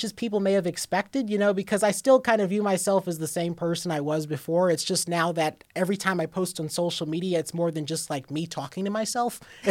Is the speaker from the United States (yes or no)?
yes; Toledo, Ohio, United States; growing up in Toledo, Ohio, doing the news, I never expected to be on national television